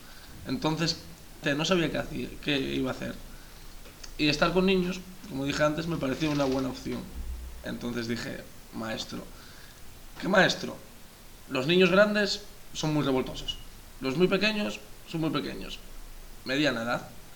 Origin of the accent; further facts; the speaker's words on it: Candás, Asturias, Spain; Nací aquí en Candás, soy asturiano, candasín.